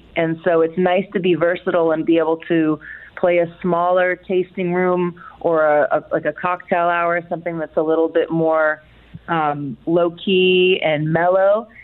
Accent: Alaska, United States; now in Ashland, United States; Well, I'm a transplant in Southern Oregon. I grew up in Southeast Alaska, but I've been here for about 18 years, living in Ashland.

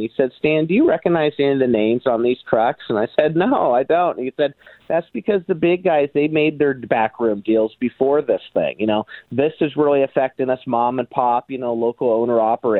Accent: Sandy, Oregon, United States; And I live in one of the fastest growing communities here in Sandy and in Oregon and Sandy, and it's my hometown.

